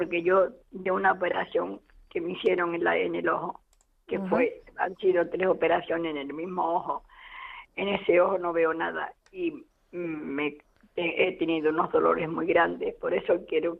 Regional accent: Huelva, Andalusia, Spain; Bueno, yo soy de Huelva, pero me tuve que ir al hospital sin tener ganas de ir

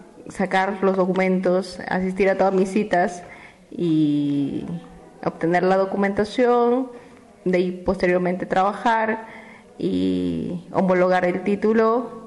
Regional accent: Peru; moved away; Soy de Perú. Y vine para buscar un mejor futuro.

